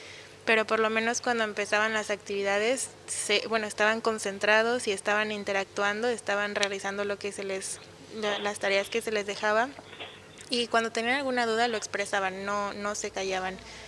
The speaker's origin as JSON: {"language": "Spanish", "country": "Mexico", "said": "cuando se les mencionaba que yo soy de México y que vine a realizar una estancia corta por, bueno, 2 meses que vengo acá a España del otro lado del mundo"}